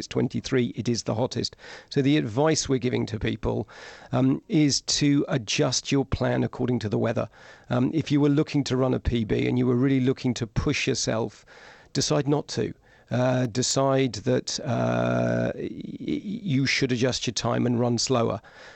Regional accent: London, United Kingdom; But it's part and parcel of being a Londoner and in London.

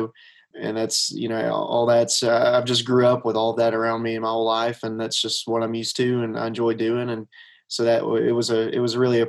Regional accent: Munford, Alabama, United States; He started out in his 20s, and we grew up there in the Munford area. So really, really close, about 10 minutes away from the Super Speedway at Talladega.

